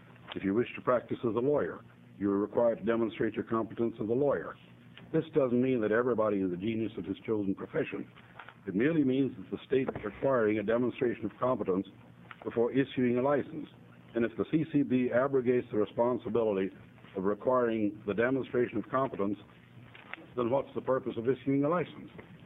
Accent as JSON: {"language": "English", "town": "Philomath", "region": "Oregon", "country": "United States", "said": "from Philomathon, Oregon"}